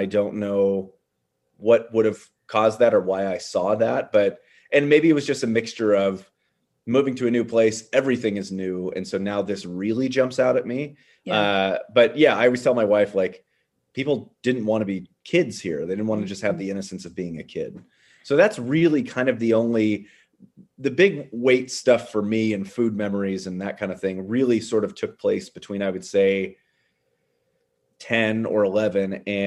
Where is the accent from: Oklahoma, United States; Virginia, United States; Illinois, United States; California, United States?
California, United States; Chico; And I grew up in Chico, which is a few, you know, it's like, I don't know, 8 hours north of you in San Diego.